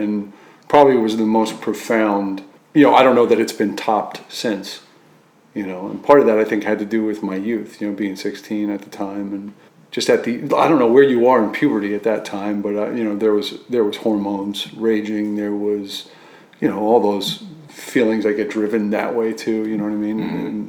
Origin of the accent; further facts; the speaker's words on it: Yonkers, New York, United States; also born or lived in Bronx; Born in the Bronx and then raised in the first half of my life in Yonkers.